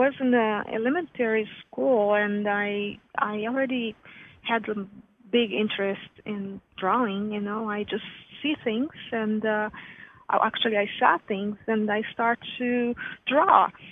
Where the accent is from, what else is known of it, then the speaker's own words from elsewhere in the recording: Brazil; also born or lived in Germany; now in United States; So anyway, I'm originally from Brazil. I lived in Brazil for a while. I was born there, and then I moved to Germany. I lived in Germany for a long time, and I have been here in the United States for about since 2000 actually, 2001, 2000, October 2000.